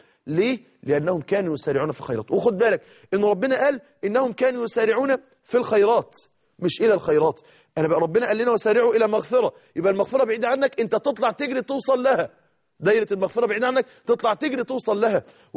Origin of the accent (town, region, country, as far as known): Mansoura, Dakahlia, Egypt